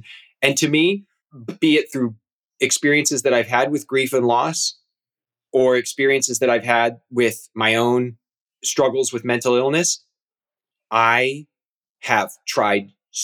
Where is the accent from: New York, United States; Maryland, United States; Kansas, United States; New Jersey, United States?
Kansas, United States; I grew up in Kansas, and I was raised in a cultural community where you were really not meant to fear death at all.